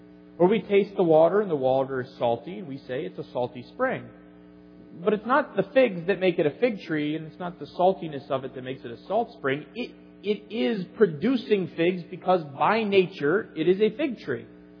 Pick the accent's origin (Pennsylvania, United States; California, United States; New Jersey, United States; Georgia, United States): Georgia, United States; Atlanta; born there; now in Wisconsin, United States; I'm not really from Wisconsin. I was actually born to 2 New Englanders who had moved to Atlanta, Georgia. And I then spent my first 13 years of my life livin